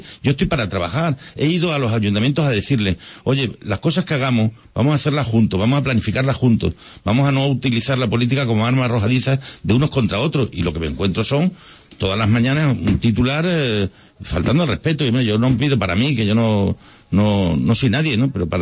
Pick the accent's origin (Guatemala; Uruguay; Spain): Spain; Olivenza, Extremadura; si yo soy de Badajoz? Yo soy nacido en Olivenza y residente en Maduro durante muchísimos años. Allí tengo mi puesto de trabajo.